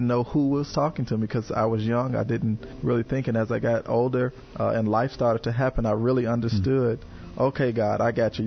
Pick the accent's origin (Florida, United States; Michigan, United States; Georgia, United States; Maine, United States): Michigan, United States; Detroit; also born or lived in Cleveland / Indianapolis / Decatur / Springfield; now in St. Louis, United States; I again, born and raised in Detroit. I've been in several different states, Cleveland, Ohio, Indianapolis, Indiana, Decatur, Illinois, Springfield, and now St. Louis.